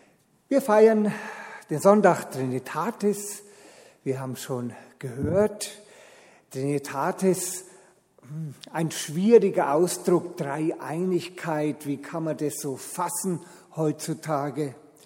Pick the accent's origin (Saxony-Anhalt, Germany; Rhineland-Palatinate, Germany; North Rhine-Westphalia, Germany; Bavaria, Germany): Bavaria, Germany; Nuremberg; Ich komme ursprünglich aus Nürnberg, ich bin dort geboren, aufgewachsen und bin in der Jugendarbeit meiner Heimatgemeinde in Nürnberg-Zabow groß geworden.